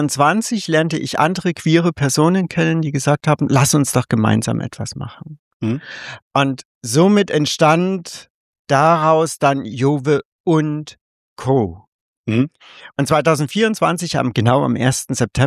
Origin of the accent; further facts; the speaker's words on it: Munich, Bavaria, Germany; now in Brandenburg, Germany; als Münchnerin war es irgendwann mal so dieser Gedanke, gut, ich komme mit einer Berlinerin zusammen und habe dann gesagt, so nach dem Motto, ich möchte nicht von einer Millionenstadt in die nächstgrößere ziehen.